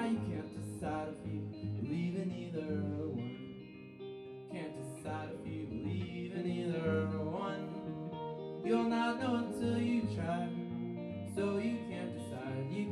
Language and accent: English; Georgia, United States; by Carson McCullers from my home state of Georgia.